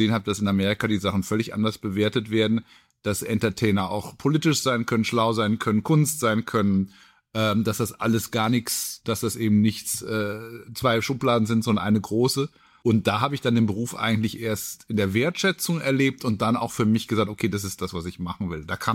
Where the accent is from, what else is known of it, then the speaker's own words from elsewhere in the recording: Nuremberg, Bavaria, Germany; Ich komme aus Nürnberg, Langwasser, so eine Hochhausstadt.